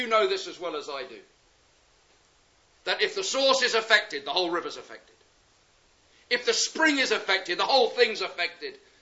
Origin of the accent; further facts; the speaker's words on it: Eastbourne, South East England, United Kingdom; if you were to come to my hometown and stand on the seafront in the summer, just at a certain part, you'd see them playing bowls. Bless them. Some of them can hardly bend over to bowl the bowl. But there they are, all the pensioners in Eastbourne.